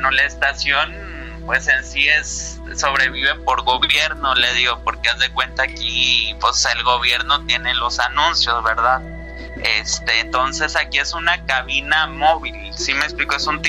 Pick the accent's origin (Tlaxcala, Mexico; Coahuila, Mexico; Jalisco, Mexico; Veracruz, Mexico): Coahuila, Mexico; Sabinas; me tuve que regresar aquí a mi ciudad natal, que es Sabinas, Coahuila.